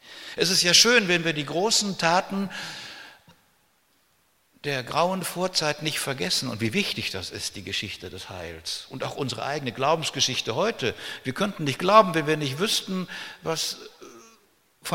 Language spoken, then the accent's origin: German; North Rhine-Westphalia, Germany; Und ich bin in einer Ostpreußengemeinde bei Recklinghausen aufgewachsen